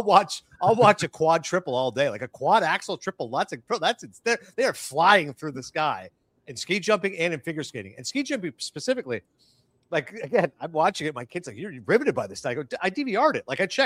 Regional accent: Canada; we play different sports growing up in Canada.

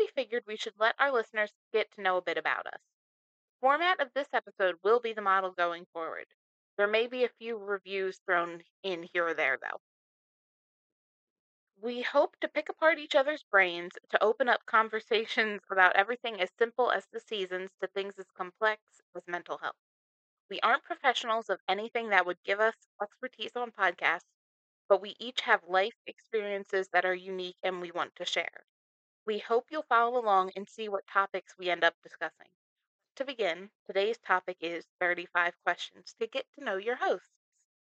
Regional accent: New Jersey, United States; So, I grew up in a suburb of New Jersey. I don't want to say the exact one

